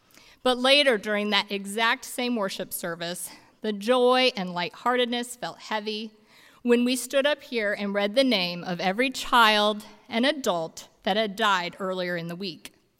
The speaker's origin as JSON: {"language": "English", "country": "United States", "said": "It's been a difficult week for me as a mother and a pastor, as an American, and as a human being."}